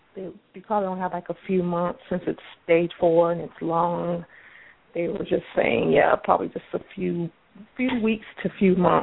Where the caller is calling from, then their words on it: Florida, United States; I'm calling from Florida.